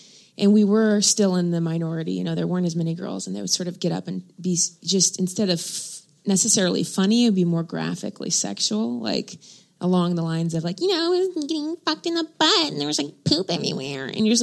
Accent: Dayton, Ohio, United States; I just did the Dayton Funny Bone in February, which is my hometown in Ohio.

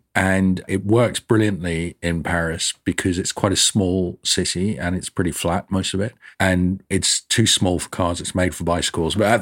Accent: Netherlands; I grew up in Holland cycling 40 years ago as a kid at school.

